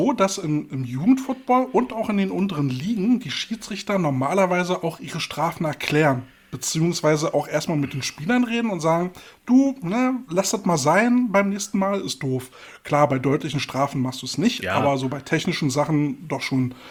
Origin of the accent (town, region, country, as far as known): Berlin, Germany